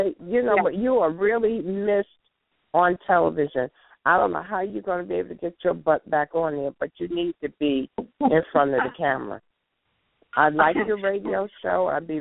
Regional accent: New York City, New York, United States; born there; Not gonna leave this city. I was born here. I'm not going anywhere. I don't care. I'm gonna still be a New Yorker.

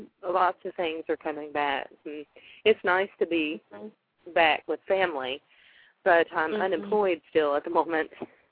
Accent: Texas, United States; born there; I was born in Texas, but the only one in my family that was.

